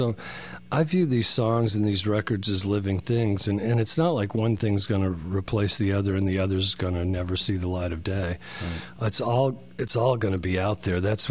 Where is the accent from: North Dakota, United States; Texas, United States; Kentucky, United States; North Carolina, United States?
Texas, United States; Fort Worth; I was growing up in Fort Worth, Texas, under the, you know, the threat of nuclear annihilation from the communists.